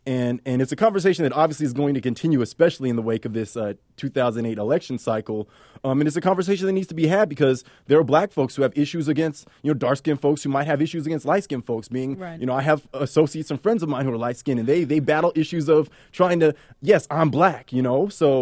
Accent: East Palo Alto, California, United States; I was raised in East Palo Alto, California, which is an urban area in the Bay Area. And so I was raised culturally black.

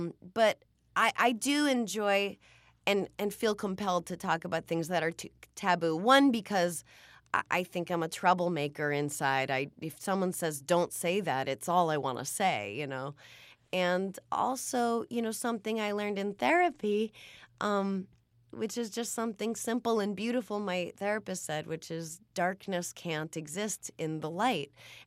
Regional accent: New Hampshire, United States; You know, I'm from New Hampshire, so, you know, all the candidates come to New Hampshire

